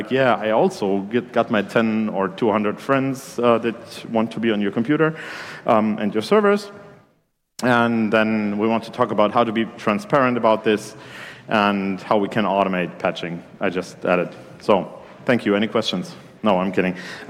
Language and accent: English; Germany; English is a second language; I'm a software engineer. I'm from Germany.